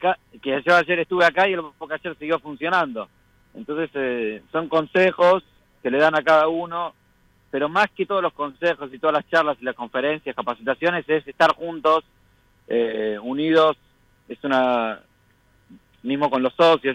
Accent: Argentina; Éramos más de 100 argentinos bailando.

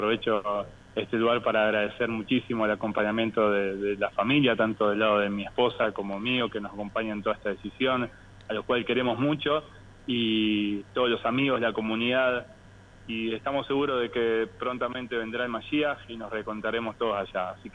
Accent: Rosario, Santa Fe, Argentina; born there; se dio la oportunidad de estar en mi ciudad. Yo nací acá en Rosario y trabajar en la comunidad en la cual siempre crecí.

